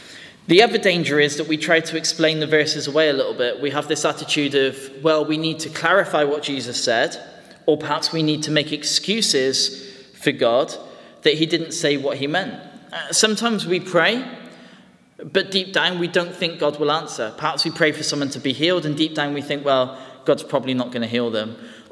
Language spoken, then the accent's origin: English; United Kingdom; You know, as British people, we just wouldn't do this.